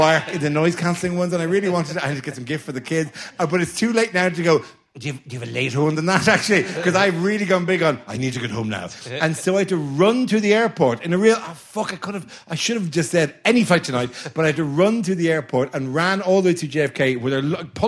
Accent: Ireland; I'm Irish. We used to be diversity. We were diversity once.

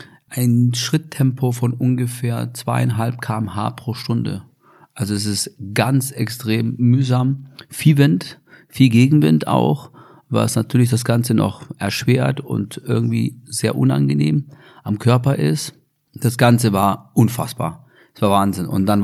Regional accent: Ireland; German is a second language; ich bin Ire.

